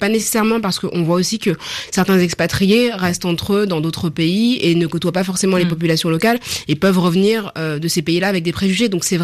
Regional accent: Paris, Île-de-France, France; Je répondais que je venais de Paris

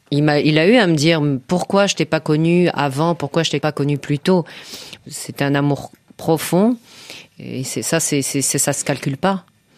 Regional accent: France; Non, j'ai qu'un seul passeport. Je suis française d'origine.

